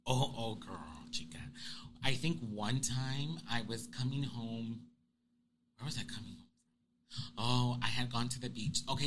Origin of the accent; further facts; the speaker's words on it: Los Angeles, California, United States; I mean, born and raised in South Central. We were just talking about that, right? You know, went to Normandy Avenue Elementary.